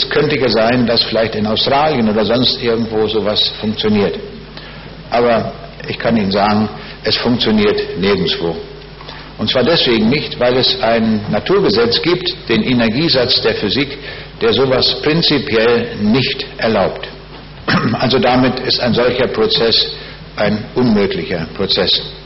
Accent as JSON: {"language": "German", "town": "Braunschweig", "region": "Lower Saxony", "country": "Germany", "said": "Ich komme aus Braunschweig. Die Frage ist, wo liegt das?"}